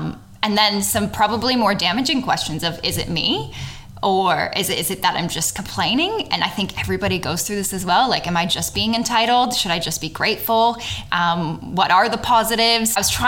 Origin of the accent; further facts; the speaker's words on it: Canada; now in Australia; Growing up in Canada, my first job, I got paid $7 an hour